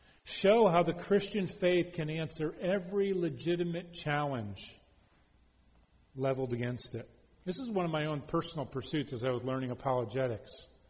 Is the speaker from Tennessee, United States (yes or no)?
no; Connecticut, United States; wait a second, I grew up in Connecticut. I know what the size of Rhode Island is.